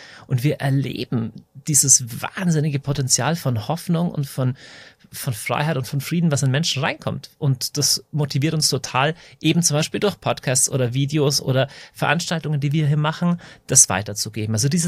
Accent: Deggendorf, Bavaria, Germany; Ich komme aus Deckendorf in Niederbayern.

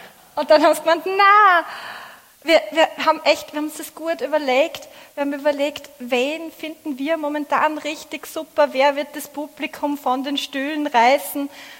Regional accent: Graz, Styria, Austria; Ich komme aus Graz.

